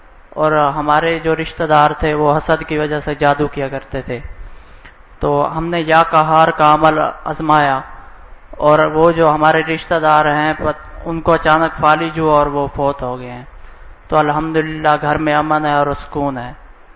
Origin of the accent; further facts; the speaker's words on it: Kahror Pakka, Punjab, Pakistan; اور میں کیروڑ پکا سے آیا ہوں.